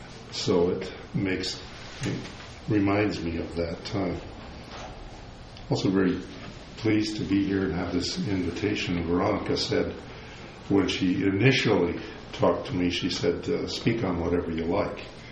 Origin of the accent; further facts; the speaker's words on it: British Columbia, Canada; the weather reminded me of when I grew up in the Fraser Valley.